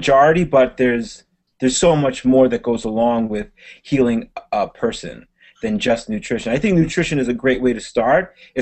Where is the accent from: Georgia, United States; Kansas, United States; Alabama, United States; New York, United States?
New York, United States; We were born and raised on Long Island, and then my parents moved down to Florida, and Elliot and the rest of my family went with them, and I stayed up here with my younger brother.